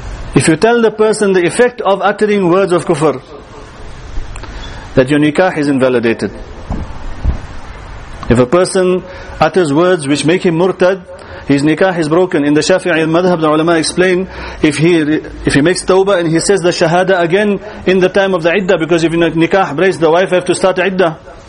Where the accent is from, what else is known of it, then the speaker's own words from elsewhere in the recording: Bosmont, Gauteng, South Africa; We know in our community, I'm from Bosmont. Those who know me know I'm from this community.